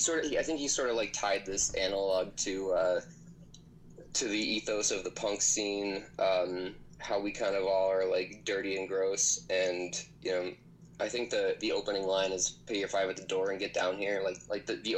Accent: Syracuse, New York, United States; I grew up in Syracuse, New York, and we had a ska scene.

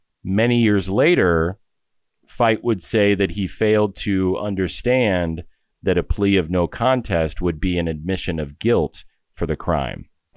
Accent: Iowa, United States; He was first sent to the New Mallory Abbey in my home state of Dubuque, Iowa for a while

